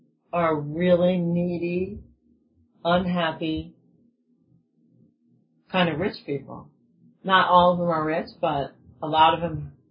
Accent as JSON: {"language": "English", "country": "United States", "said": "I don't even want to say they because I'm American."}